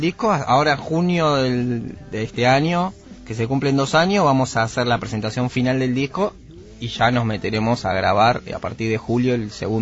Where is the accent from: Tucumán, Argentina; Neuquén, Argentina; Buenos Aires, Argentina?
Buenos Aires, Argentina; decimos que somos de Devoto también porque es un punto donde la mayoría de las personas pueden ubicar más fácil que Sáenz Peña